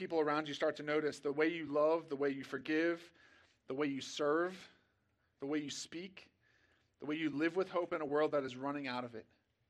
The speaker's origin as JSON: {"language": "English", "region": "Virginia", "country": "United States", "tie": "born or raised there", "said": "I grew up here in Prince William County. I'm in the fifth generation of my family to be raised here in Prince William County."}